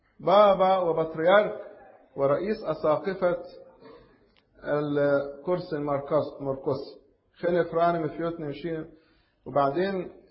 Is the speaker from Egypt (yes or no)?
yes; Egypt; ولذلك سيدنا البابا كمان عندنا في مصر يعمل إزاي